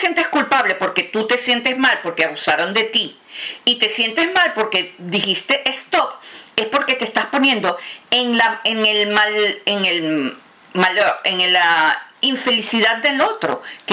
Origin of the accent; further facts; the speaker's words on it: Venezuela; Yo en lo personal soy venezolana, y ustedes saben cómo somos las venezolanas.